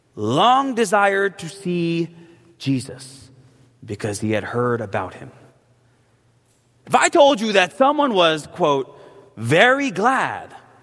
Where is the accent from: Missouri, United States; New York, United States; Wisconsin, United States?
New York, United States; Queens; I grew up in Queens. I'm a lifelong Mets fan.